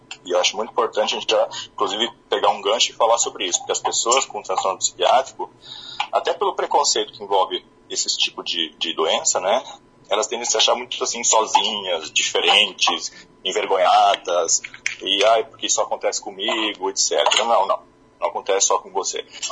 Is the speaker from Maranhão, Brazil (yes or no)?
no; Garibaldi, Rio Grande do Sul, Brazil; E saí de Garibaldi, então, né? Fui fazer medicina em Porto Alegre.